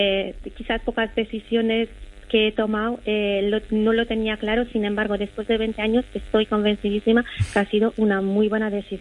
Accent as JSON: {"language": "Spanish", "region": "Transylvania", "country": "Romania", "second_language": "Spanish", "moved": "yes", "lives_now": "La Almunia de Doña Godina, Spain", "said": "Llegué hace 20 años desde Transilvania."}